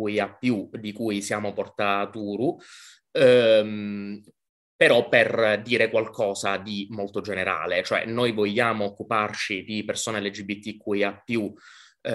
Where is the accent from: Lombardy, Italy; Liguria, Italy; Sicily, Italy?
Sicily, Italy; Palermo; now in Pisa, Italy; io sono nato e cresciuto a Palermo ma abito a Pisa